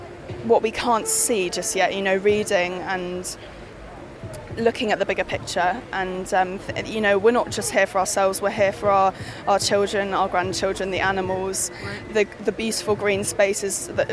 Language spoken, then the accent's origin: English; Marlow, South East England, United Kingdom; I'm from Marlow in Buckinghamshire, which is not where Buckingham Palace is.